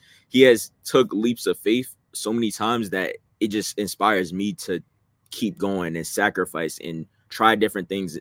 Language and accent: English; New Jersey, United States; also born or lived in Delaware; now in Atlanta, United States; I'm originally from Jersey, moved to Delaware, and then now I'm currently in ATL.